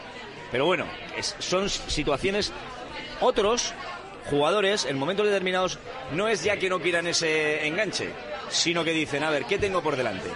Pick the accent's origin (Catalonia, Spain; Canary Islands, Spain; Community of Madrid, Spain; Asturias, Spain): Catalonia, Spain; Barcelona; Soy de Barcelona, del Atleti